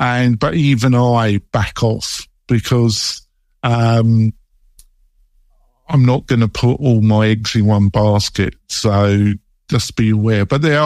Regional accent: England, United Kingdom; I've got a double impediment. I'm English and dyslexic.

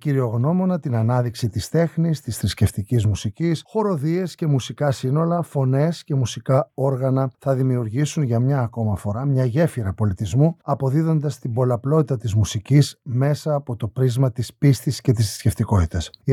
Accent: Samos, North Aegean, Greece; Επειδή εγώ κατάγομαι από την Σάμο

